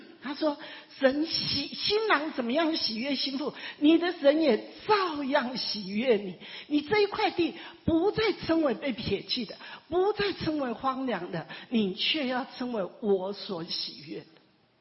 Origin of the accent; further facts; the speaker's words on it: Taiwan; 就像我们台湾人那每一个名字都是